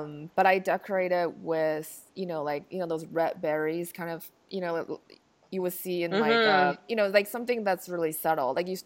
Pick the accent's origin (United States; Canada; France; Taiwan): Taiwan; I grew up in Taiwan. We didn't celebrate Christmas at all.